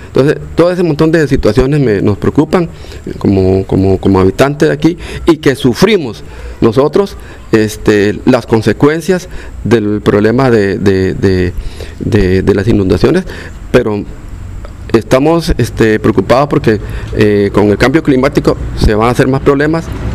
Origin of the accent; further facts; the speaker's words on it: Guatuso, Alajuela, Costa Rica; soy nativo de aquí, hijo de bisnieto del primer costarricense que vino a esta zona